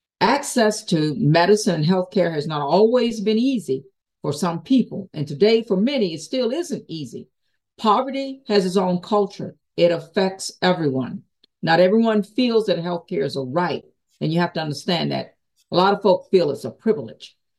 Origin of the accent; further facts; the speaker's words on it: the South, United States; born there; I was born in the South and I was a sharecropper's daughter.